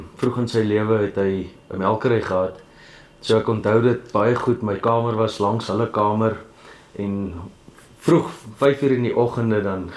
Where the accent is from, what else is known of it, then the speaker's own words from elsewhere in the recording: Arlington, Free State, South Africa; ek is in hier in Arlington gebore, 1979, en ek het maar op die plaas groot geword, so ek is maar van kleins af, een gebore boerseun